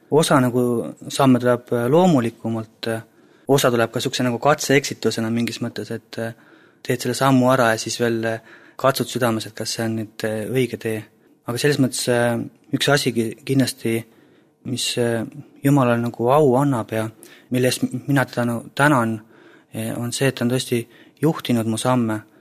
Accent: Lääne County, Estonia; also born or lived in Haapsalu; now in Tallinn, Estonia; Olen nüüd aastaid Tallinnas elanud, aga pärit olen Läänemalt. Lapsepõlv kuni põhikooli lõpuni oli maal päris Lidala kandis ja keskkoolist alates teadalt Haapsaluga seotud ja siis sealt edasi juba hakkasid sidemed Tallinnaga.

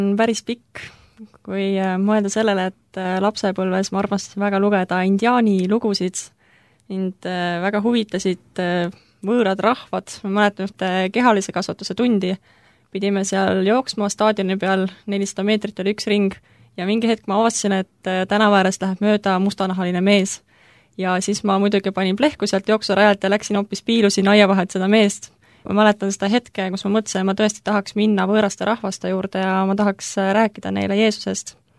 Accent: Tartu, Tartu County, Estonia; olen Tartust ja olen praegu hetkel kolmanda kursuse arstitudeng

